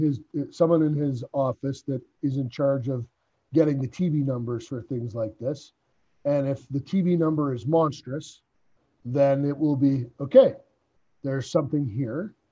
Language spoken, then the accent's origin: English; Peterborough, Ontario, Canada; so I'm from Peterborough, Ontario.